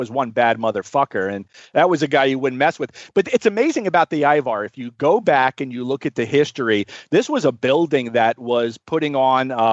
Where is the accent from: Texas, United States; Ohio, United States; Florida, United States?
Florida, United States; also born or lived in Los Angeles; I grew up in Florida